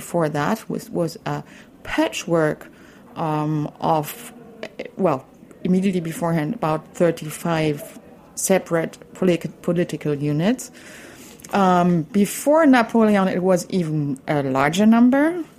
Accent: Berlin, Germany; I mean, I come from Berlin and we are kind of, I almost want to say burdened with currywurst.

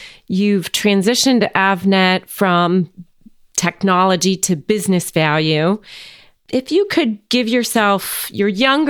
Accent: New Jersey, United States; You know, I'm from New Jersey.

